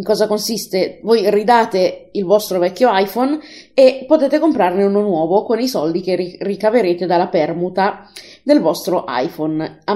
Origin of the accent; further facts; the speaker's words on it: Como, Lombardy, Italy; perché io sono di Como.